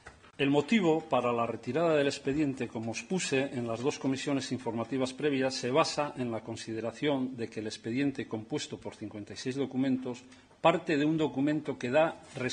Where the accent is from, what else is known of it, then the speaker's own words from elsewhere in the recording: Laredo, Cantabria, Spain; los que somos de Laredo